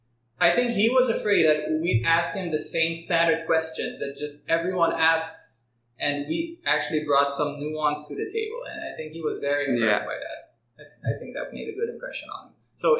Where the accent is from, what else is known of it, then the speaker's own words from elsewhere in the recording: Suriname; Because we're from Suriname. No one knows where that is.